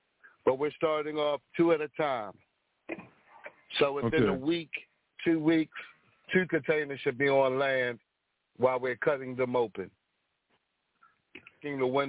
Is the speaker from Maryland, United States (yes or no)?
yes; Baltimore, Maryland, United States; I'm from Baltimore, Maryland. Thank you so much for everybody for listening to me. Born and raised.